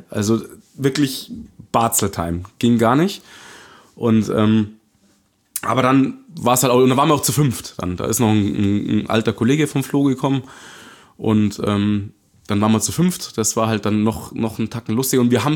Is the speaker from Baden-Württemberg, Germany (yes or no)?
no; Munich, Bavaria, Germany; ich bin Münchner